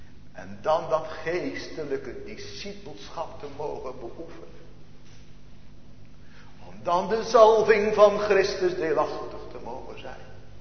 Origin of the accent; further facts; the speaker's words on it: Genemuiden, Overijssel, Netherlands; Ik weet dat nog heel goed uit mijn kinderjaren in Genemuiden, daar wist ik ze te wonen. Als kind.